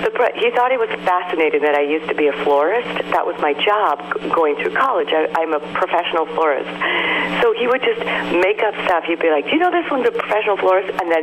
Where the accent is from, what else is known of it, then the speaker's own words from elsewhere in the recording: Canada; We're going back to Toronto to film it. I am Canadian, and we're going back there where we filmed the first one.